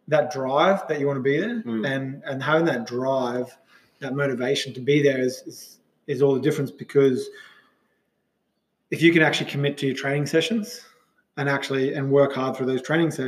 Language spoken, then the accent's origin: English; Aratula, Queensland, Australia; I actually started growing up in Aratula, if people know where Aratula is, a little country town, population of 200, so a little country town.